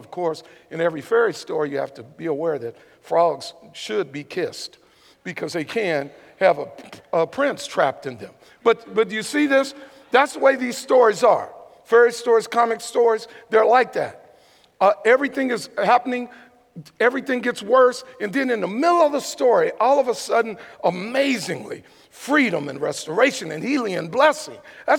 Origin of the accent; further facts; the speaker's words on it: the South, United States; I'm from the South. All my people, we sound like Southerners. That's where we from. I love being Southern.